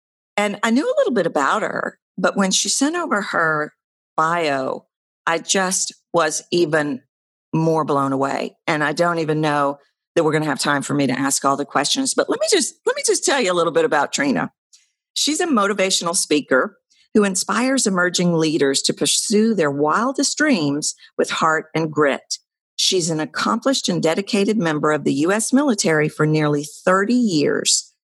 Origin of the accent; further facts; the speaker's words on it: Houston, Texas, United States; Based in Houston, Texas, again, my hometown